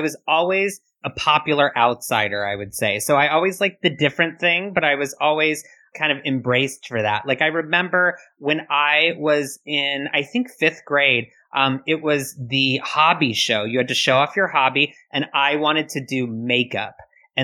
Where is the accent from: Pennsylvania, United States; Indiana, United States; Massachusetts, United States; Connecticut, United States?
Indiana, United States; Bloomington; I grew up in Bloomington, Indiana. I was born in a university town, very, very small, literally on like the edge of a cornfield, basically.